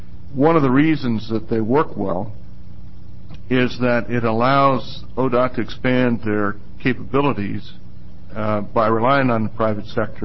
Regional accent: Pendleton, Oregon, United States; In terms of my background, Jim left out the most important part. I was raised in Pendleton, Oregon, and played in the state basketball tournament when I was still at MacArthur Court, so that's a long time ago.

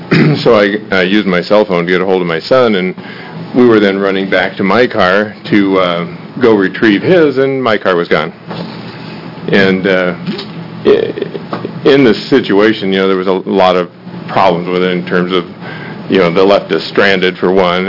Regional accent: Gresham, Oregon, United States; I'm from the Gresham area.

